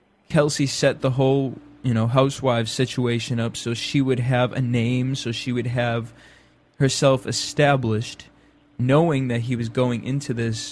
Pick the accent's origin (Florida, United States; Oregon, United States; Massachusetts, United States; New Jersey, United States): Massachusetts, United States; You know, I'm from Cape Cod, so I've deal with lots of very wealthy people, and they have this arrogance about them.